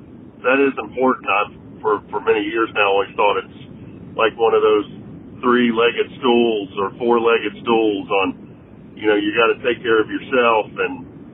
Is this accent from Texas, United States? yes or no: no; Roanoke, Virginia, United States; Growing up outside of Roanoke, Virginia, my grandparents were caregivers in the sense they had they had a working farm and took care of over 30 foster children.